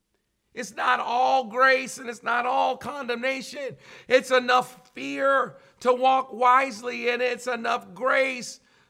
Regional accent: United States; born there; I was born in America

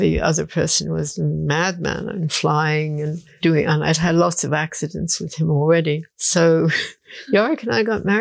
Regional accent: United States; no, because I am an American.

